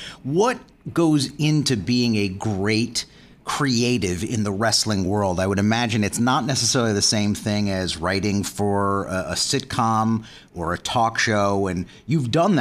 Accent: Long Island, New York, United States; I too was a small Jewish kid growing up on Long Island who grew up loving what was then known as the WWF in its 80s heyday

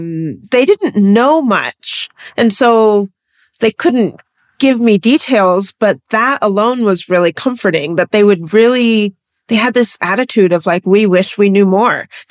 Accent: Washington, United States; also born or lived in Tennessee; I was born in Tennessee, placed in foster care right out of the hospital, basically, and then was adopted across the country to Washington State.

